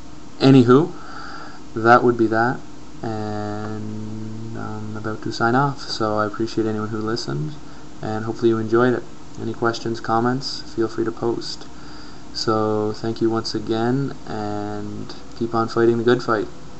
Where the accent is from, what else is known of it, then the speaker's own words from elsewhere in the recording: Canada; He's an American, I'm a Canadian, I'm good looking, he's not, just kidding.